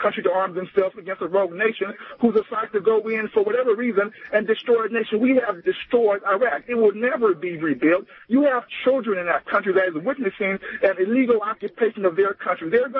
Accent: United States; You know, I'm an American. I love my country. I have fought for my country.

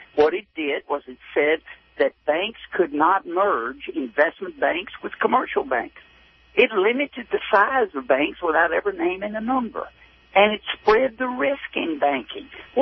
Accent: Deep South, United States; I remember it growing up in the Deep South on a farm

